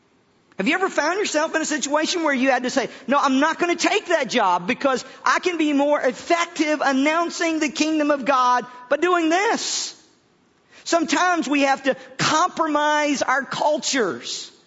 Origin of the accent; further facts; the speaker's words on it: the South, United States; accent: Southern; You know, I'm from the South. I like it. I do. I know a lot of Southerners, you know, they go. I went to college in Chicago. A lot of Southerners go off to like somewhere and try to get rid of their accent. I don't.